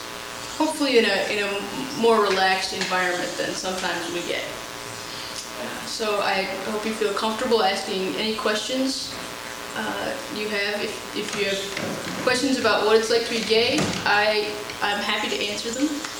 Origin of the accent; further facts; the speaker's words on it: Phoenix, Arizona, United States; also born or lived in Houston, Texas; And I grew up in Phoenix and went to school in Houston, Texas, at Rice University.